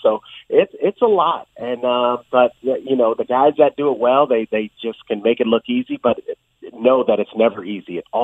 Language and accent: English; Sacramento, California, United States; We're both from the West Coast. He's from San Francisco. I'm from Sacramento, about an hour and a half away.